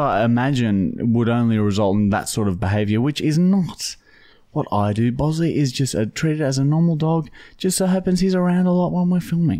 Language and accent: English; Uruguay; Uruguay. We grew up in Uruguay, though.